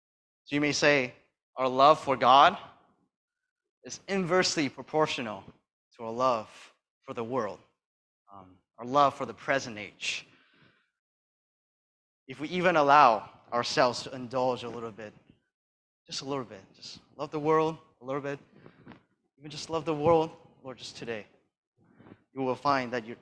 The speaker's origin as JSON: {"language": "English", "town": "Toronto", "region": "Ontario", "country": "Canada", "said": "I'm from Toronto."}